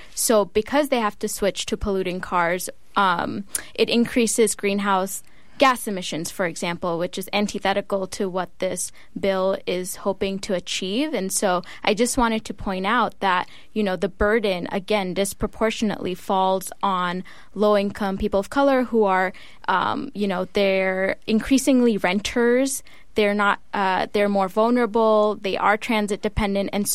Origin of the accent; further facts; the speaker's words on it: Los Angeles, California, United States; I've experienced it personally growing up in the San Fernando Valley in L.A.